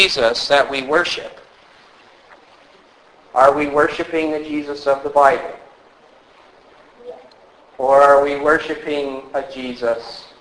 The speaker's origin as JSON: {"language": "English", "country": "United States", "lives_now": "Canada", "said": "I can pick on you a little bit as an American."}